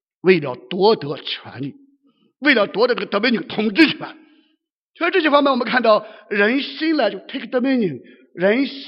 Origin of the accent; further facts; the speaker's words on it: China; 那我们中国人注重不注重形象啊？